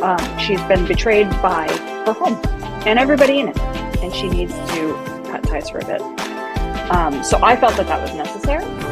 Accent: Florida, United States; So I'm from South Florida anyway

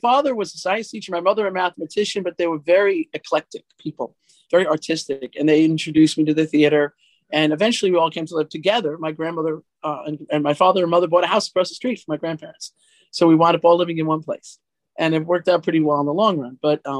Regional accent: Jersey City, New Jersey, United States; born there; The truth is, I was born in Jersey City, New Jersey, a very weird place to be born, I guess.

